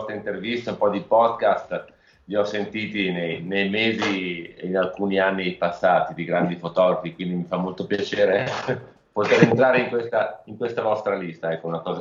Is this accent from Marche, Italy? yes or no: no; Legnano, Lombardy, Italy; born there; io in effetti sono nato in Lombardia, sono nato a Legnano